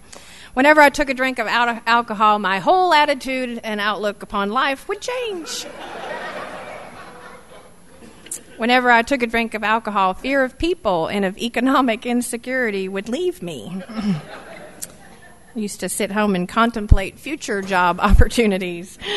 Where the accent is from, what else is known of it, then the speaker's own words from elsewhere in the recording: Alpharetta, Georgia, United States; also born or lived in Duluth, Georgia; And I was born in Duluth, Georgia, grew up in Alpharetta, and my dad, I always say Alpharetta at that time, had two traffic lights, about three cops, and one town drunk